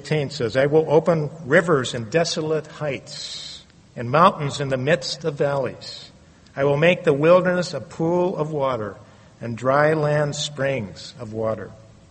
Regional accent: Wisconsin, United States; And I grew up in Wisconsin. It was nice and flat there, you know.

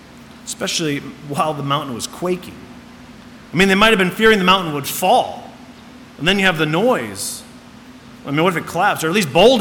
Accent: Illinois, United States; now in Willamette Valley, United States; Growing up in the Midwest, in a south suburb of Chicago, I experienced many things unique to that area, things we don't really have here in the Willamette Valley to a large degree.

